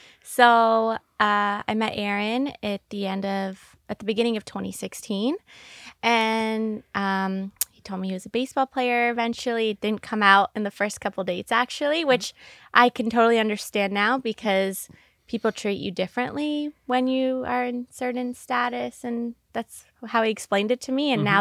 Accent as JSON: {"language": "English", "town": "Toronto", "region": "Ontario", "country": "Canada", "moved": "yes", "lives_now": "United States", "said": "I'm from Toronto, Canada."}